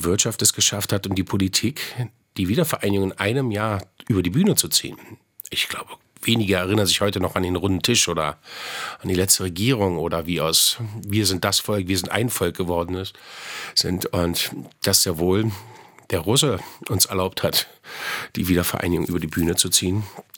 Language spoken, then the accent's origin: German; Berlin, Germany; born there; Ich bin in Lichtenberg geboren und bin stolz, eine Berliner Pflanze zu sein.